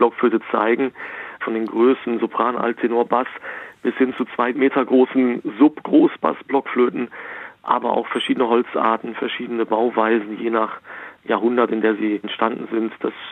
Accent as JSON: {"language": "German", "town": "Recklinghausen", "region": "North Rhine-Westphalia", "country": "Germany", "tie": "born or raised there", "said": "Wir sind alle in Recklinghausen groß geworden, nördliches Ruhrgebiet."}